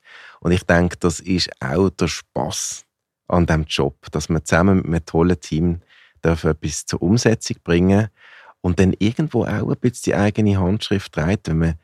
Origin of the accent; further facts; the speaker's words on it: Riehen, Basel-Stadt, Switzerland; Ich bin in Riechen aufgewachsen, ganz in der Nähe von Basel.